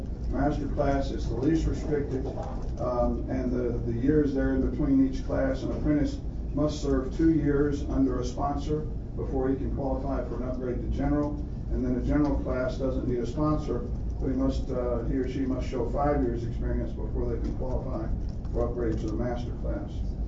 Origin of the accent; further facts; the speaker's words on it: the South, United States; accent: southern; If I applied my southern accent more than you probably hear right now, probably something like Falconry.